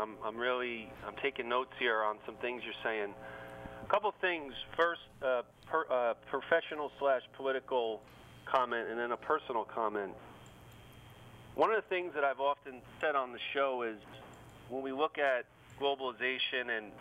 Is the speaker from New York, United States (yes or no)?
yes; New York City, New York, United States; now in Florida, United States; As a New Yorker, I'm a native New Yorker, I live in Florida now.